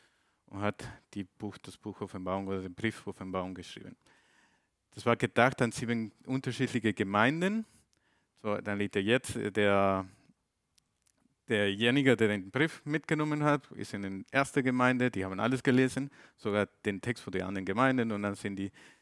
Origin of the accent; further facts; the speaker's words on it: Mexico; German is a second language; now in Germany; Und wenn jemand sich wundert, wo dieser exotische Akzent herkommt, ich komme ursprünglich aus Mexiko. Schon, gracias. Seit aber schon 18 Jahren hier in Deutschland